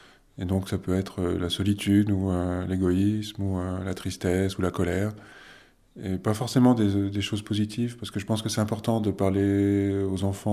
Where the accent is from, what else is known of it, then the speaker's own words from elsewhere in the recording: Provence-Alpes-Côte d'Azur, France; born there; also born or lived in Marseille / Paris; now in Die, France; j'ai 47 ans, j'habite à Die depuis une dizaine d'années. Avant, j'habitais à Marseille, et encore avant à Paris. Et je suis né dans les Hautes-Alpes.